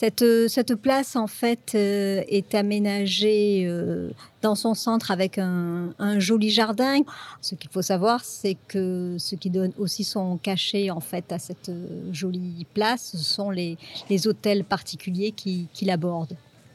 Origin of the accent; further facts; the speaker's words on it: Nîmes, Occitanie, France; born there; now in Montpellier, France; je suis montpelliéraine d'adoption. Je suis née à Nîmes dans les années 60.